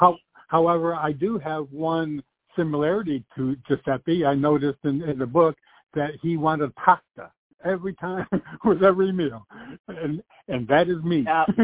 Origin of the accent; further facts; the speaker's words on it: New York, United States; Now, even though I grew up in New York, I don't think I've ever actually been into New Jersey.